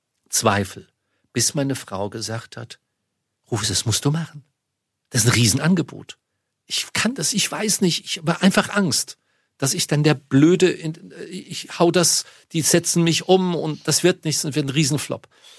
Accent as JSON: {"language": "German", "town": "Munich", "region": "Bavaria", "country": "Germany", "tie": "born or raised there", "said": "Und dann war ich dann endlich auch mal in München, meiner Heimatstadt"}